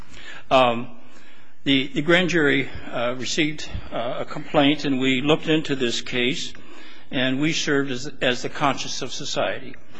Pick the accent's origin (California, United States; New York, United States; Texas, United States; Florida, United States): California, United States; from Trinity County, California.